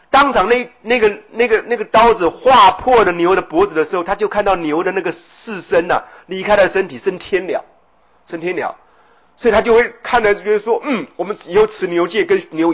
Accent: Taiwan; 我们台湾人呢，中国人就会讲

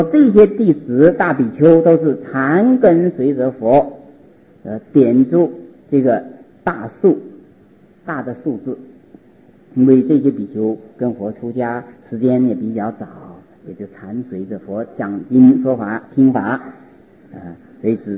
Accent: China; 同志，我们中国人应该讲同志啊，是这么一个通称

